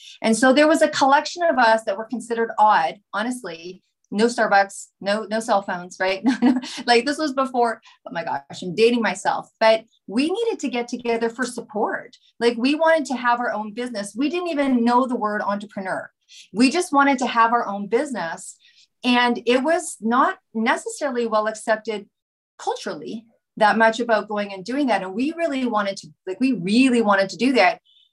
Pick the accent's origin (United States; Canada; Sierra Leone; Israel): Canada; I'm from Canada